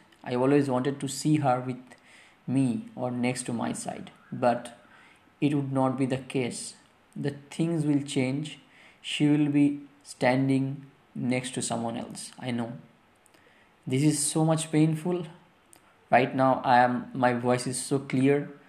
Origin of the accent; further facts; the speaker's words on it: Kolkata, West Bengal, India; English is a second language; from Kolkata.